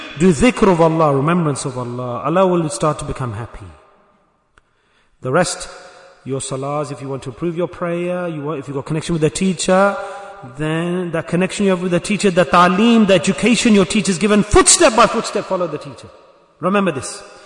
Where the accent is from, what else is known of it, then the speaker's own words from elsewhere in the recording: Manchester, North West England, United Kingdom; I live in England. I'm from Manchester.